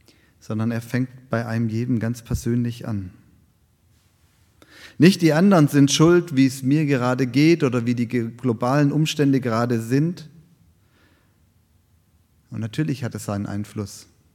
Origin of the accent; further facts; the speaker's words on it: Baden-Württemberg, Germany; ich bin ja gebürtiger Schwabe.